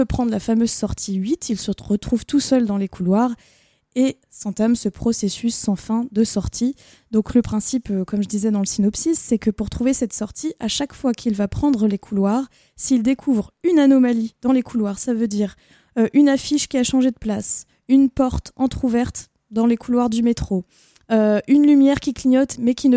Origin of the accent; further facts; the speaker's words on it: France; les questions sociales ne sont pas les mêmes que chez nous en France.